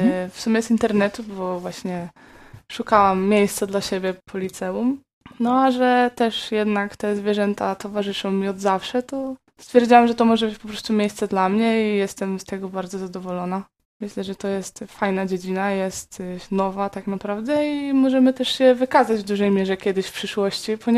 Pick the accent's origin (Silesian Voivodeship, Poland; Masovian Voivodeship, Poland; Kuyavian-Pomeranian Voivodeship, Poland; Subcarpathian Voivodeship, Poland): Kuyavian-Pomeranian Voivodeship, Poland; Bydgoszcz; Ja jestem z Bydgoszczy.